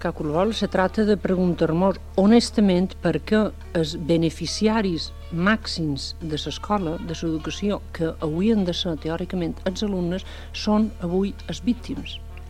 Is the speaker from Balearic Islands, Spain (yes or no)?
yes; Balearic Islands, Spain; som mallorquina i de vegades intento evitar ses